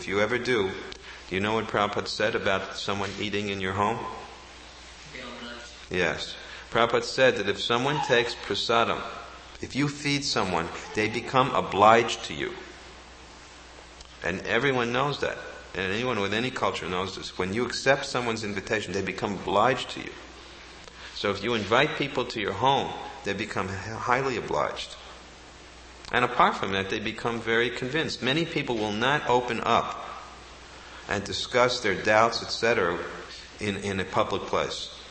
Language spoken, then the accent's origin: English; United States; then I shouldn't be here at all because I'm an American.